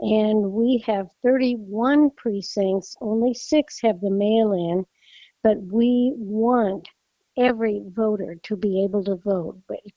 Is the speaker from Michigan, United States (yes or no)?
no; Nebraska, United States; And I grew up in Nebraska, and we did not get to vote until we were 21.